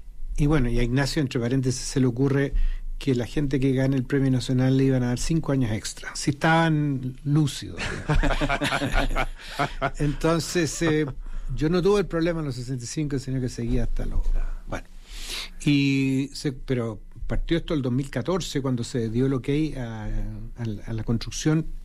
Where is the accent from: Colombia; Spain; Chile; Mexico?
Chile; Puerto Montt, Los Lagos; Yo soy de Puerto Montt, originario, de montañas y mar ahí, digamos.